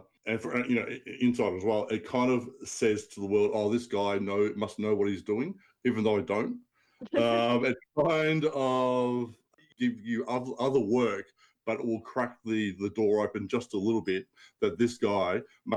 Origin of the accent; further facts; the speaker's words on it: Australia; because I'm Australian and I was working on a US property